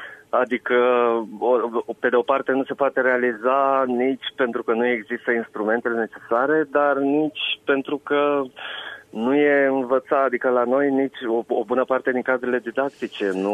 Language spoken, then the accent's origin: Romanian; Negrești, Vaslui County, Romania; Eu sunt născut și crescut în Negrești, județul Vaslui